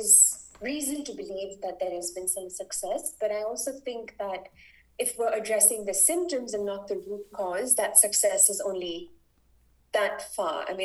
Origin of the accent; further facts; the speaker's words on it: South India, India; I come from the South, where the imposition of Hindi is vehemently opposed.